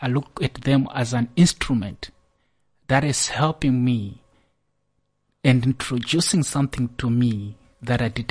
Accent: Malawi; moved away as an adult; now in South Africa; So I'm from Malawi.

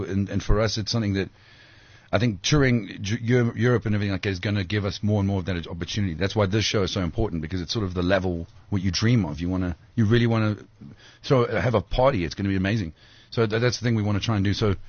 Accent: Scotland, United Kingdom; I'm a Scottish guy. I was born in Scotland

